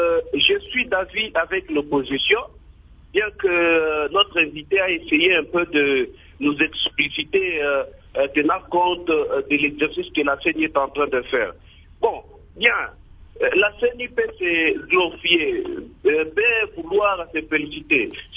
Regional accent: DR Congo; en tant que Congolais

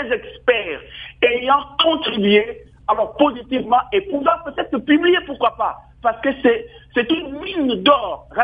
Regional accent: Kananga, Kasaï-Central, DR Congo; Je viens de Kananga

